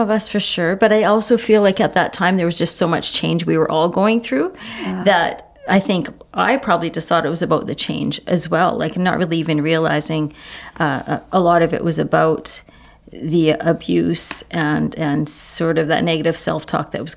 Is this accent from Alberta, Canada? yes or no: yes; St. Albert, Alberta, Canada; I grew up in St. Albert, Alberta, and I had many friends and a really good family.